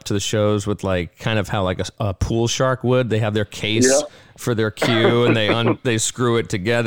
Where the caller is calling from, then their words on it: Edmonton, Alberta, Canada; We're calling from Edmonton right now.